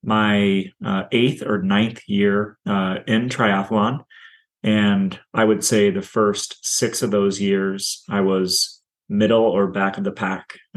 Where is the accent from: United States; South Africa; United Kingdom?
United States; Davenport, Iowa; I grew up in Davenport, Iowa. I still live here. If you're not familiar with Davenport, Iowa, it's part of the Quad Cities.